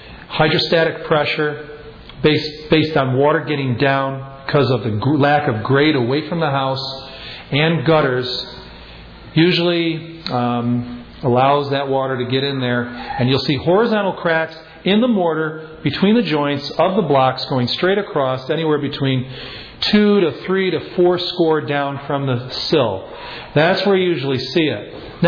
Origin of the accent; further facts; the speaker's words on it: Buffalo, New York, United States; not only because I grew up in Buffalo and they had new construction in the 60s